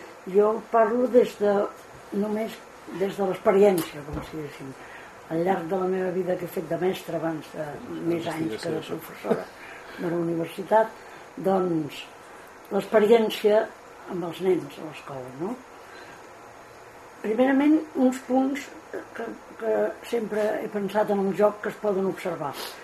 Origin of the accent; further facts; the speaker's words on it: Barcelona, Catalonia, Spain; now in Girona, Spain; quan vivia a Barcelona, jo soc de Barcelona, però fa 30 anys que visc a Girona